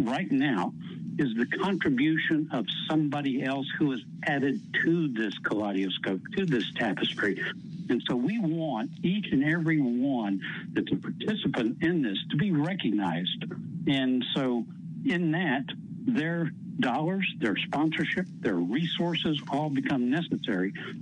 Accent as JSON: {"language": "English", "region": "Texas", "country": "United States", "said": "In fact, I get to say this because I'm from Texas and we get to describe things in this manner."}